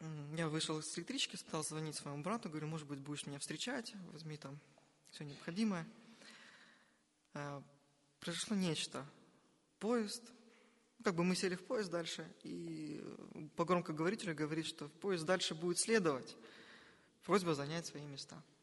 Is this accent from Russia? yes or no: no; Ukraine; Но так как я с Украины, я работал в это время